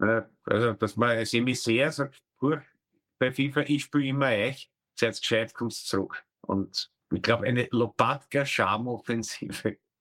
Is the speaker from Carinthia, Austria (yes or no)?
no; Vienna, Austria; Ja, das, um nicht als Wiener erkannt und geschmäht zu werden.